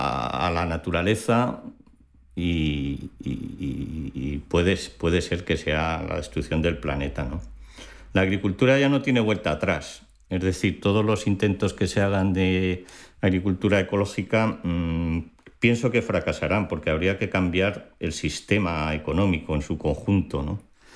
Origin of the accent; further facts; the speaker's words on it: Castile and León, Spain; mi pueblo está en una zona de Soria que tiene menos densidad de población que el Sáhara.